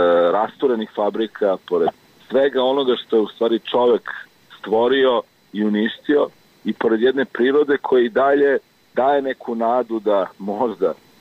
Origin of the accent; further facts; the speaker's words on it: Belgrade, Serbia; ja sam rođen u Beogradu i odrastao u Beogradu.